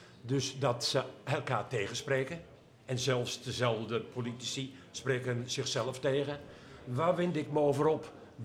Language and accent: Dutch; Netherlands; En ik ben wereldburger en ik ben mens en ik ben Nederlander.